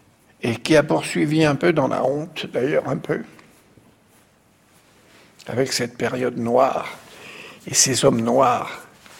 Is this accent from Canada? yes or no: no; Paris, Île-de-France, France; Je suis parisien, vous savez, j'ai même encore peut-être des traces d'accent, et puis j'ai même un vocabulaire aussi